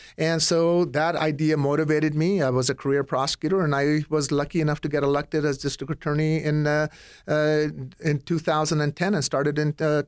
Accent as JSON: {"language": "English", "town": "Kearns", "region": "Utah", "country": "United States", "tie": "born or raised there", "said": "Well, I'm a Utah native in the sense that my family grew up here. I grew up in Kearns High School, went to Valley Junior High School, out in the Granger-Kearns area, went to Kearns High School."}